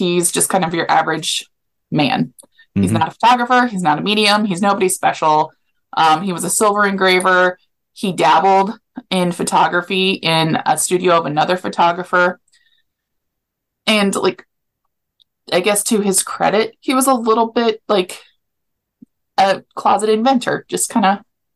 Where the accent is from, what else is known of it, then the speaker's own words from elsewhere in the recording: Topeka, Kansas, United States; this may not correlate because I grew up in Topeka. So in Topeka, when it got cool, the hot air balloons would go up.